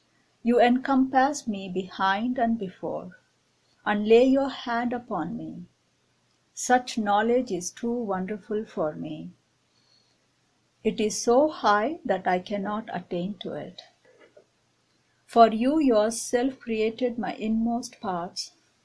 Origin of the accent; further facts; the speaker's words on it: Delhi, India; now in Sault Ste. Marie, United States; I am from Delhi, India.